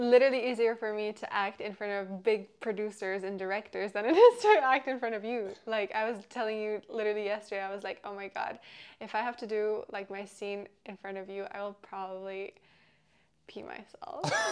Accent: Czechia; I think growing up in the Czech Republic, Miss Czech Republic was a big deal.

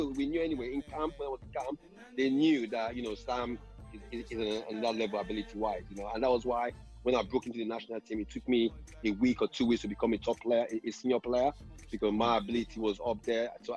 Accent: Nigeria; now in United Kingdom; You know, I came from Nigeria. When I came, I've always started playing for the under-20s in Nigeria. So I came as an international.

